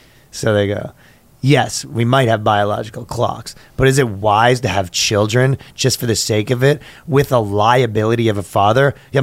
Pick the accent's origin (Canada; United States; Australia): Canada; I'm Canadian. That's it.